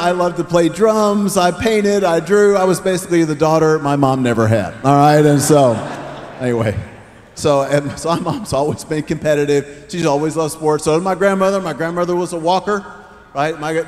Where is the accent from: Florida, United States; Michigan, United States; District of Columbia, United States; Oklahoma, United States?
Oklahoma, United States; I'm from Oklahoma.